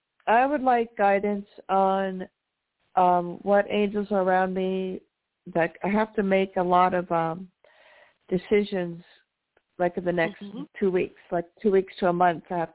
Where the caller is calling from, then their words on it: Washington, United States; calling from Washington State.